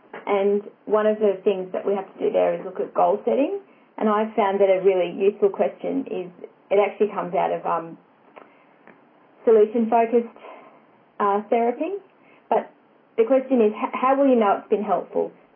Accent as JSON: {"language": "English", "region": "Queensland", "country": "Australia", "said": "And so I'm from North Queensland, so I apologise for that."}